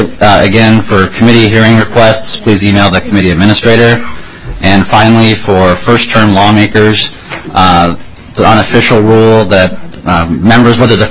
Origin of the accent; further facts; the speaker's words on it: Farmington, United States; I'm from Farmington